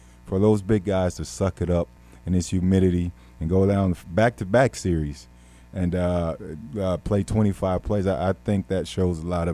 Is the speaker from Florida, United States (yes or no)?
yes; Florida, United States; We are in my home state. You know how voting goes in Florida.